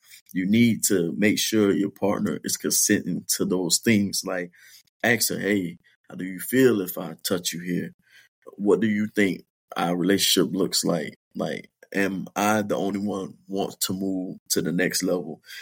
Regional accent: Miami, Florida, United States; now in Indianapolis, United States; So pretty much I'm from Miami, Florida. I just came up to Indy since December.

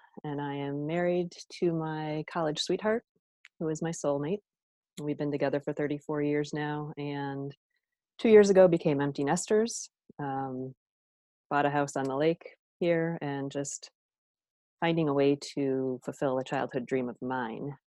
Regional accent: Rochester, New York, United States; born there; Well, I was born here in Rochester, New York, and I strayed for a little bit, but made my way back.

